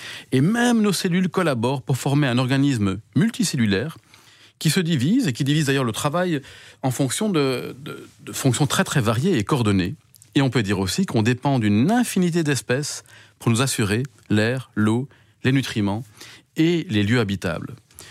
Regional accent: Belgium; On a chez nous, en Belgique

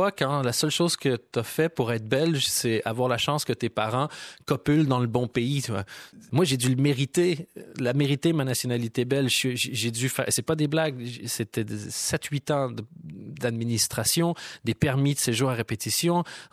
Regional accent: Quebec, Canada; born there; Moi, je suis né au Québec

